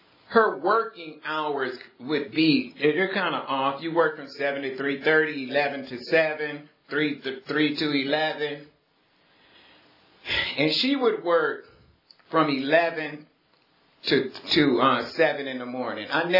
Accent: Los Angeles, California, United States; I was born partially raised in the Watts part of Los Angeles.

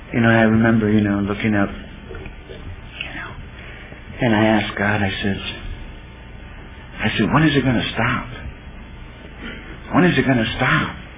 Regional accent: Los Angeles, California, United States; I'm from Florence, on the south side of Los Angeles, South Central LA, you know

